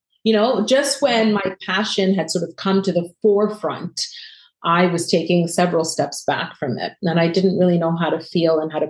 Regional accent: Canada; we are Canadian, we're in Toronto, and shipping from Toronto is really difficult and really expensive

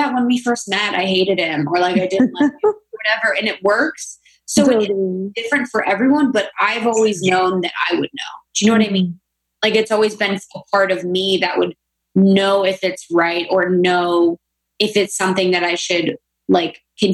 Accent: Ohio, United States; So I grew up in Ohio. So I grew up in a small town in Ohio, very conservative, you know, very closed-minded Catholic family.

